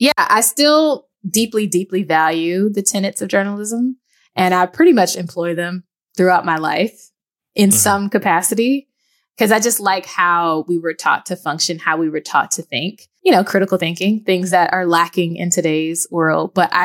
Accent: United States; I can't speak for global journalism. I'm an American.

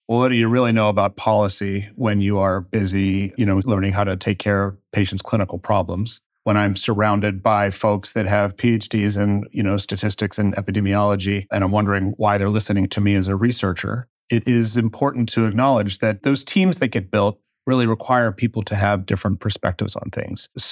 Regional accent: Pennsylvania, United States; I am from a part of Philadelphia called Delaware County, affectionately referred to as Delco by the folks that grew up there. It's an extraordinary place to grow up right outside of Philadelphia.

